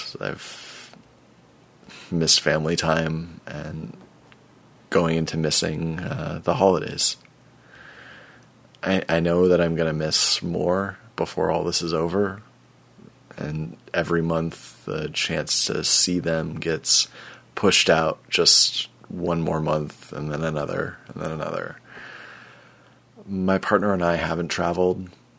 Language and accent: English; United States; I'm an American citizen, but my mom, stepfather, brother, and sister are all Canadian.